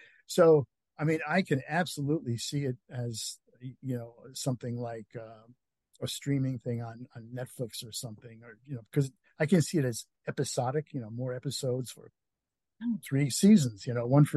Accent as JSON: {"language": "English", "region": "New England", "country": "United States", "tie": "born or raised there", "said": "So, you know, growing up in New England, yeah, there's a lot of history"}